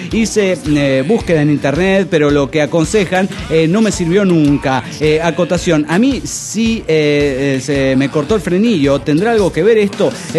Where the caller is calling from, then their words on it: Madero, Argentina; de Madero, Argentina.